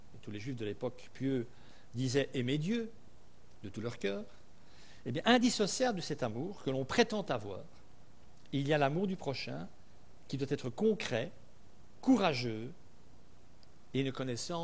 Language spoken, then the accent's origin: French; Belgium; nous sommes Belges, on aime les Belges